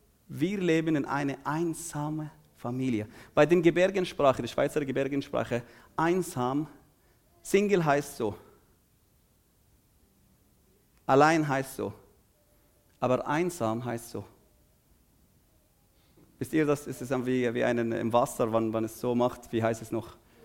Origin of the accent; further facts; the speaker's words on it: Jordan; Ich bin ursprünglich nicht Jordanier. Ich bin in Jordanien geboren. Aber dort, meine Familie kommt aus Jerusalem. Sie sind geflüchtet, von dort ausgetrieben. Ich bin in Armut aufgewachsen